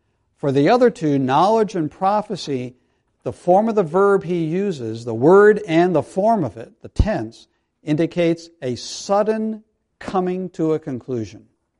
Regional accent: New England, United States; Okay, I'm from New England, and I follow the Red Sox.

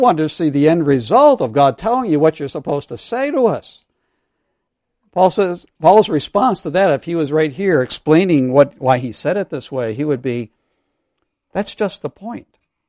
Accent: East Longmeadow, Massachusetts, United States; to my hometown of East Longmeadow, Massachusetts, and actually have her be a part of my home church.

